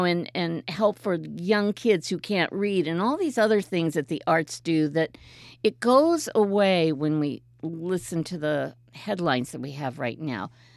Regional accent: Denver, Colorado, United States; You know, I'm an Army brat, but I grew up primarily in Denver.

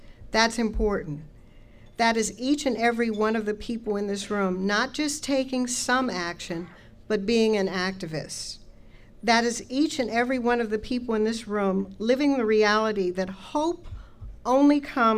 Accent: Maryland, United States; It's hard, it's my home state. We recently got a bill through the legislature in Maryland pushing for marriage equality.

